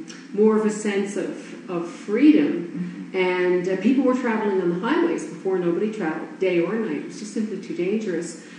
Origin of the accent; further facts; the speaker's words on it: Newfoundland and Labrador, Canada; I mean, I'm a kid from Newfoundland, what did I know, right?